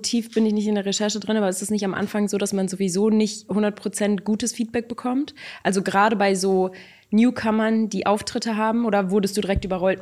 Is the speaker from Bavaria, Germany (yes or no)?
no; Duisburg, North Rhine-Westphalia, Germany; Und ich komme ja ursprünglich aus Duisburg.